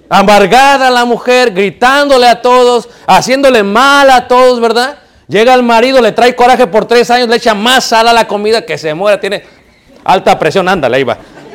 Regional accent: Mexico City, Mexico; Yo crecí en Ciudad de México.

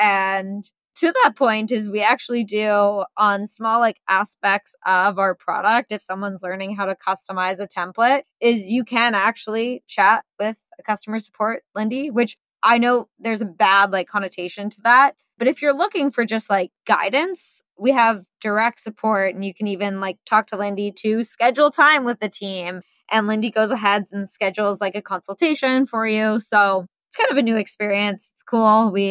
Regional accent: Vancouver, British Columbia, Canada; I'm from Canada. I'm from Vancouver.

